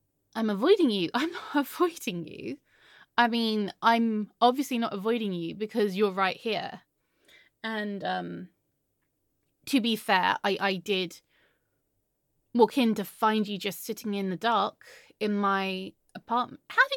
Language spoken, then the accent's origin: English; England, United Kingdom; It's just more like an affinity for tea because I'm English.